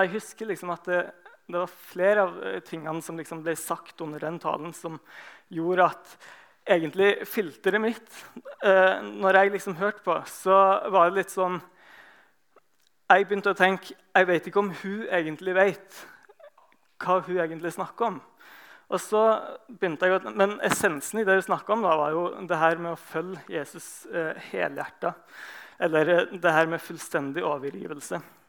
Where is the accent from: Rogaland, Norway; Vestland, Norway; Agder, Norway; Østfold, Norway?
Rogaland, Norway; Vigrestad; men jeg er jo født og oppvokst i denne menigheten, jeg skulle ikke si. Født og oppvokst på Vigrestad.